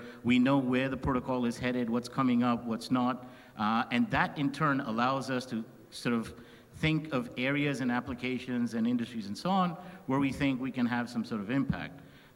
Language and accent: English; India; also born or lived in China / Japan; now in Singapore; spent 15 years in China, 4 in Japan, now based out of Singapore. I am from India.